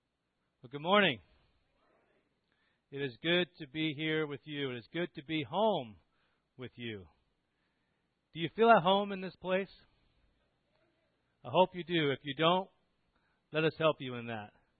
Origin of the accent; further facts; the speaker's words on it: Virginia, United States; born there; also born or lived in Maryland / Florida / Philippines; Well, I'm not from there. I was born in Virginia, lived in Maryland and Virginia and Maryland again, and Florida and Maryland again, and the Philippines.